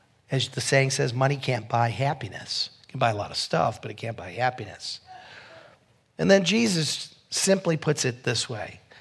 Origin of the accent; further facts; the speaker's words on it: Syracuse, New York, United States; my mind went back to my days growing up in Syracuse, New York, in an Italian, you know, family.